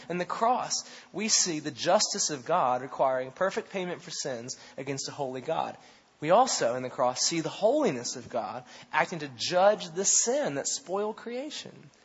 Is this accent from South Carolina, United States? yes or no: yes; South Carolina, United States; Maybe it's because I'm from South Carolina and I have a redneck deep down inside of me still living there.